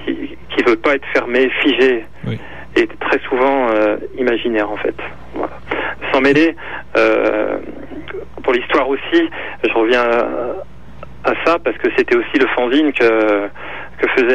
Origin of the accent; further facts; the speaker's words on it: Lyon, Auvergne-Rhône-Alpes, France; Alors oui, on est originaire de Lyon, enfin, en tout cas on s'est rencontrés à Lyon